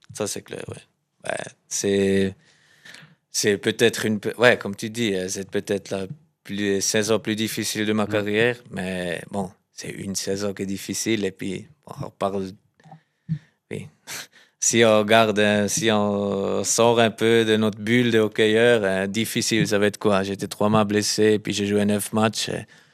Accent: Thurgau, Switzerland; born there; je suis né à Turgovie

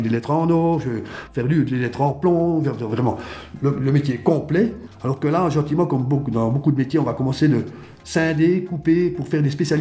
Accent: Switzerland; je suis suisse

